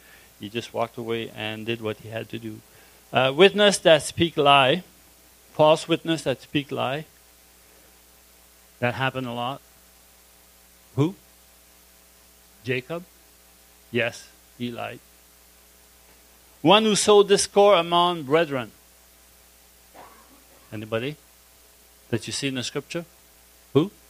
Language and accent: English; Quebec, Canada; born there; I was born in Quebec